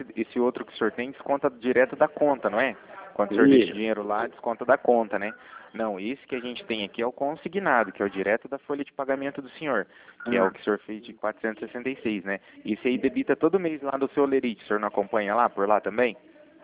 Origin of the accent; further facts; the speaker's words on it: Cornélio Procópio, Paraná, Brazil; eu sou do Cornélio Procópio, no Paraná